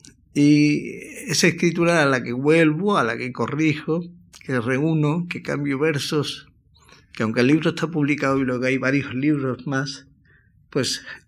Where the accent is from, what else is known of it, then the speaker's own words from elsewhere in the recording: Cádiz, Andalusia, Spain; Yo soy de Cádiz, he vivido toda mi infancia y mi juventud, mi primera juventud, en una casa de Cádiz, mi paisaje eran esas azoteas blancas y lejanamente el mar